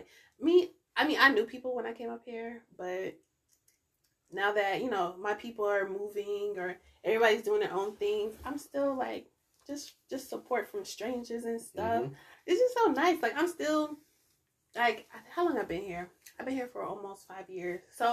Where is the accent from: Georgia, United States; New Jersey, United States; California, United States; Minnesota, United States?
Georgia, United States; I was raised in Georgia. I've been here since I was like, what, 2-3 years old? No, 3-4 years old.